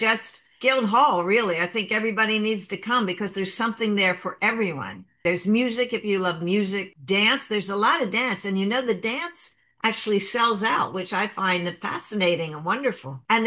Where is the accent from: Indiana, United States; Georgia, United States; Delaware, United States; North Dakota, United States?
Delaware, United States; Growing up in Delaware, we went to the beach in the summertime.